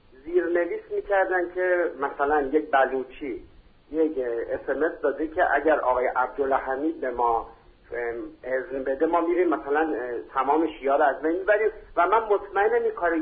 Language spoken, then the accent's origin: Persian; Iran; حالا این پیام من به عنوان یک ایرانی به یک ایرانیه